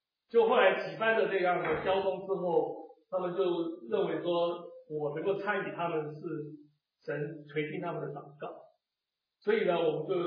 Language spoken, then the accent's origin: Chinese; Taiwan; now in Seattle, United States; 这个我来美国服事都在华人教会，但是因为我来自台湾